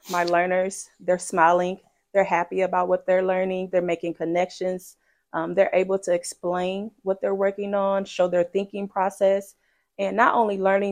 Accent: South Bend, Indiana, United States; I'm from South Bend, Indiana.

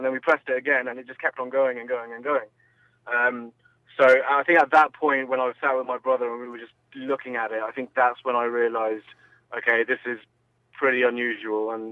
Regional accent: England, United Kingdom; I was born here, bred here. I'm just as British as everyone else.

